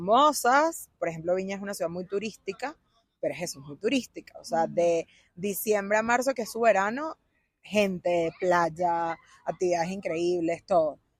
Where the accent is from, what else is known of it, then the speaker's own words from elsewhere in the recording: Caracas, Capital District, Venezuela; also born or lived in Chile; now in Bogotá, Colombia; tengo 5 años en la ciudad de Bogotá, cumplí el 11 de septiembre. Vengo de Caracas, Venezuela, sin embargo mi migración acá no fue directa, yo migré primero 1 año a Chile y luego vine a Bogotá. Un 11 de septiembre del 2018.